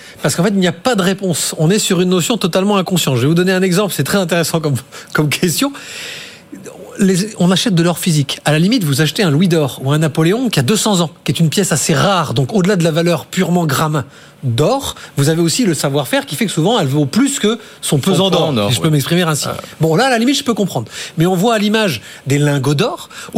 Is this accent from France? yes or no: yes; Bordeaux, Nouvelle-Aquitaine, France; je suis un bon bordelais.